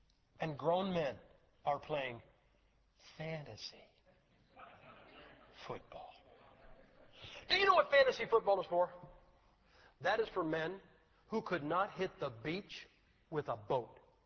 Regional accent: Ohio, United States; You know, I'm from Ohio. I tell people, you know, I like to see the Buckeyes win.

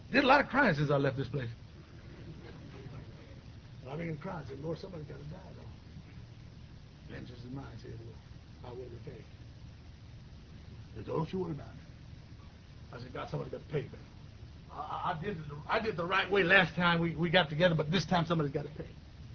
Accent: Riverside, California, United States

